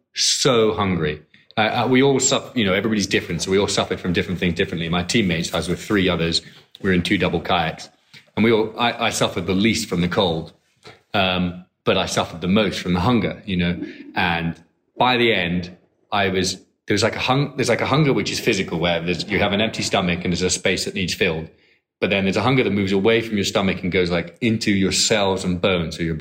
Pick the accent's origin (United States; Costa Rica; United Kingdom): United Kingdom; Edinburgh, Scotland; moved away as an adult; now in Hong Kong; I'm from Edinburgh.